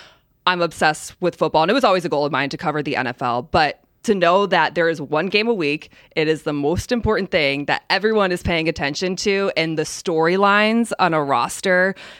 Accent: Palatine, Illinois, United States; Grew up in Palatine, so northwest suburbs, born and raised there. My parents went to Palatine High School, decided to send their four kids to Palatine High School.

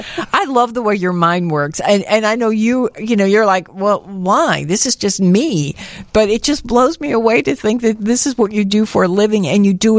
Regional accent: Southern United States, United States; I might be a redneck, yes. And I think we put it away because we thought, as a Southerner, I was like, I'm not crazy about this.

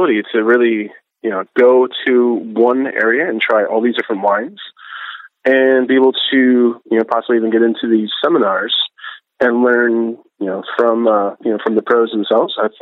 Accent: Phoenix, Arizona, United States; now in Bay Area, United States; being born and raised in Phoenix.

